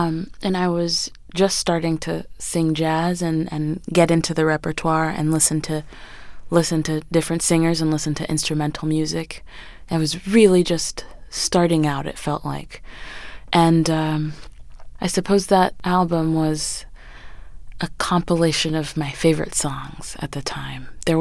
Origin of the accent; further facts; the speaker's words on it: Miami, Florida, United States; first language French; English is a second language; My mother is French and my father is Haitian. And it was my first language. My parents wanted us, both my sister and I, to speak French. And that was the way to do it. We lived in Miami, and I went to a French elementary, middle, and high school